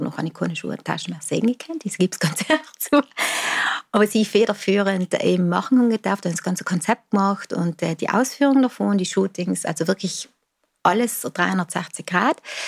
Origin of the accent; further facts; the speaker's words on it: South Tyrol, Italy; haben wir als Südtiroler schon so Alben mitgebracht